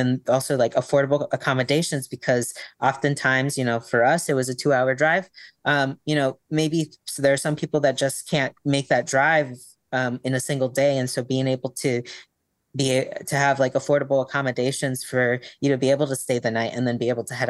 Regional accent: California, United States; just because of where I grew up in California and thinking about prescribed burning

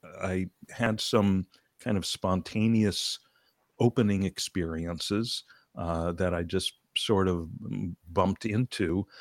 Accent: Westbury, New York, United States; I was a little kid growing up in Westbury, Long Island

